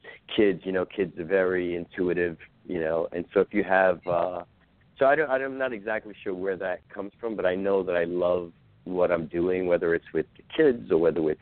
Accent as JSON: {"language": "English", "town": "New York City", "region": "New York", "country": "United States", "tie": "born or raised there", "said": "we lived in the Bronx. And, you know, growing up in the Bronx, it's not like you're around water"}